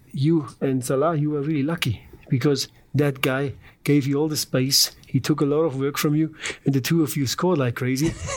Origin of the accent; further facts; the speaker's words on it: Germany; English is a second language; I'm from Germany